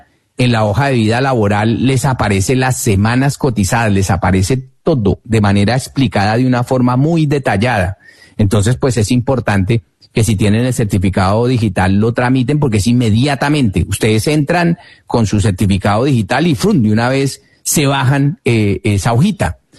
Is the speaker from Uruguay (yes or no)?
no; Colombia; teniendo en cuenta el hecho de que somos colombianos en el exterior.